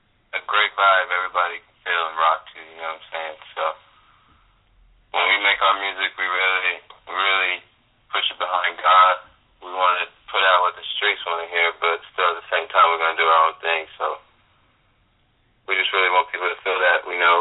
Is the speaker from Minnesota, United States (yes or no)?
no; Oakland, California, United States; I'm from the Bay Area. I'm from Oakland.